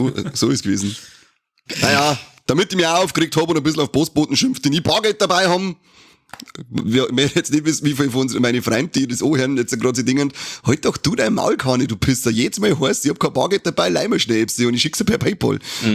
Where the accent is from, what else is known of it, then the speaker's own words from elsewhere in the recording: Bavaria, Germany; bei uns in Bayern sagt man, der Schotter soll scheinen halt nicht, gell?